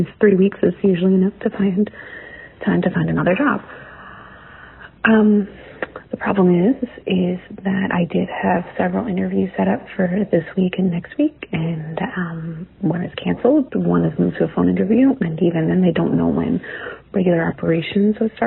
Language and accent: English; Red Bank, New Jersey, United States; I'm from Red Bank, New Jersey.